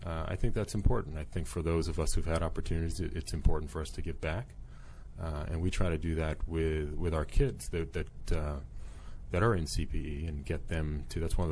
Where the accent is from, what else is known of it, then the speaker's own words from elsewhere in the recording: Boston, Massachusetts, United States; I'm from Boston, Massachusetts.